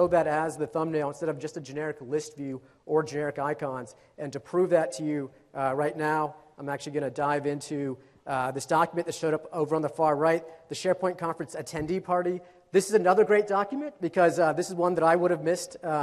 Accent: Norway; I'm actually from Norway

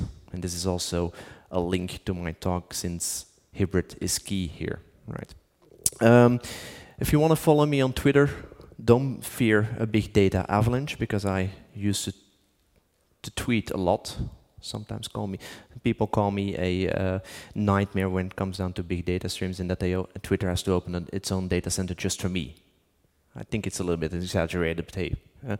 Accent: Belgium; English is a second language; But luckily I'm from Belgium, so that helps.

